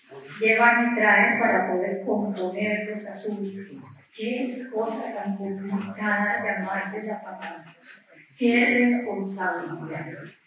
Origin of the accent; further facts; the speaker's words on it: Cali, Valle del Cauca, Colombia; Y como caleña arrepentida por haber descuidado tanto la herencia